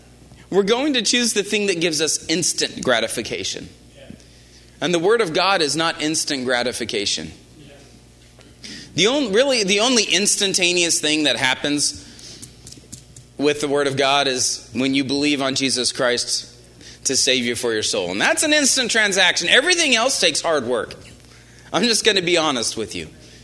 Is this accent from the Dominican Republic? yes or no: no; Midwest, United States; I came from the Midwest and the Bible Belt